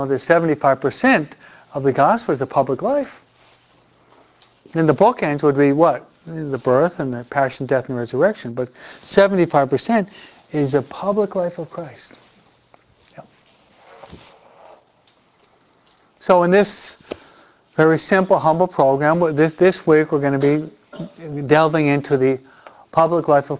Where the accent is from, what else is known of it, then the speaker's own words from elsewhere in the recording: East Coast, United States; Maybe it's just who we are from the East Coast, we're more observant of the beauty of nature.